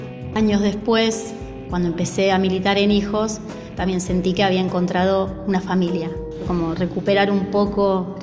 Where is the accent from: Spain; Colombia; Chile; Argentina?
Argentina; Castelar, Buenos Aires Province; Yo nací en Castelar, me crié en Castelar, mis viejos eran de Castelar